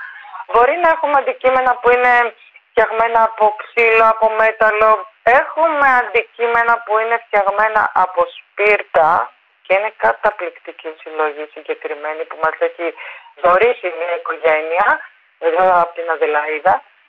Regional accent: Crete, Greece; Εγώ είμαι και από την Κρήτη.

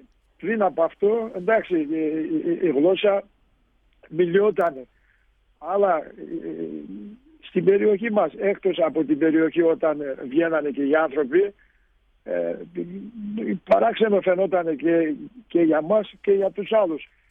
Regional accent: Kalisti, Trabzon, Turkey; first language Pontic Greek; γεννημένος και μεγαλωμένος εδώ στο χωριό Καλίστη των Σουρμένων. Το χωριό μου, έτσι όπως είναι τα διπλανά τα χωριά, είναι 5 χωριά που είναι ελληνόφωνα χωριά, δηλαδή των Σουρμένων τώρα και σήμερα. Μιλείται και εδώ η ποντιακή γλώσσα, τα ρωμαϊκά που λέμε εμείς.

